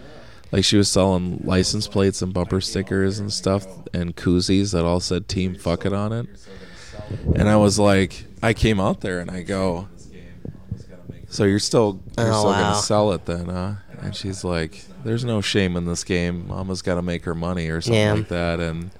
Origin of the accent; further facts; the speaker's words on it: Minneapolis, Minnesota, United States; Yeah, and we're both from Minneapolis.